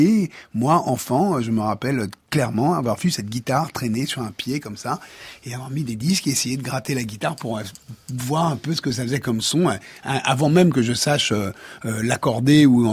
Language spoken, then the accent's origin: French; Neuilly-sur-Seine, Île-de-France, France; born there; Ouais, enfin, je suis né à Neuilly, mais j'y ai vécu peut-être 6 mois à peine.